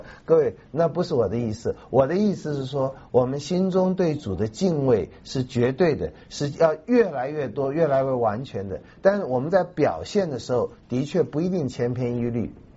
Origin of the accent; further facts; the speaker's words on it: China; 我们中国人是对这觉得不可以的。